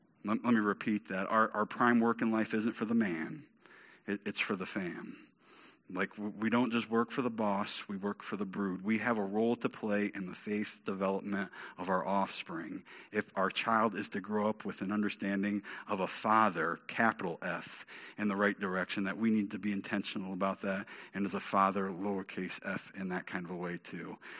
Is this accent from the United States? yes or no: yes; Bellevue, United States; We're from Bellevue. We got Italian roots, right?